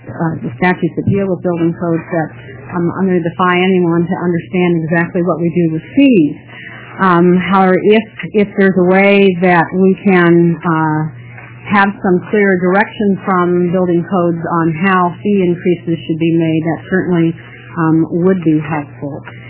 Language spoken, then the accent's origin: English; Oregon City, Oregon, United States; from Oregon City.